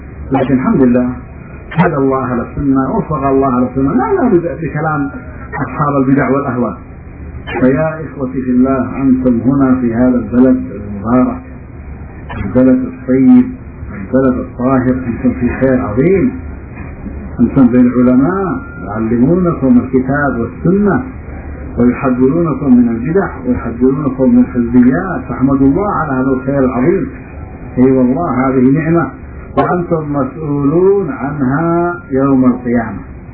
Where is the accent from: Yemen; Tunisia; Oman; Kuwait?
Yemen; اما نحن عندنا في اليمن